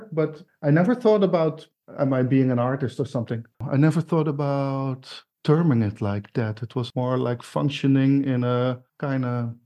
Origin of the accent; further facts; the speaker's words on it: Zeeland, Netherlands; I grew up in Zeeland, in Zeeuws-Vlaanderen. That's in Holland, near the Belgian border, near Antwerp, near Ghent.